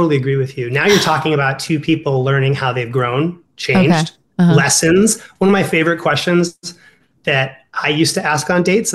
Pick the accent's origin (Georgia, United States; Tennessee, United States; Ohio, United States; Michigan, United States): Ohio, United States; accent: Ohio; It's my Ohio accent's coming out.